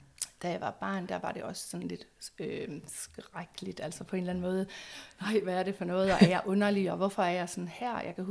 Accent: North Denmark Region, Denmark; Og jeg er født og opvokset i Nordjylland, hvor man kan sige, det mørke Nordjylland

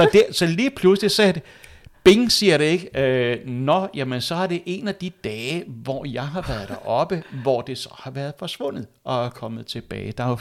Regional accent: Copenhagen, Capital Region of Denmark, Denmark; now in Næstved, Denmark; Oprindeligt er jeg københavner, jeg er ærkekøbenhavner, kommer fra Vesterbro, fra det mørke Vesterbro, og har selvfølgelig haft min ungdom, min skoledom, min lærdom derinde.

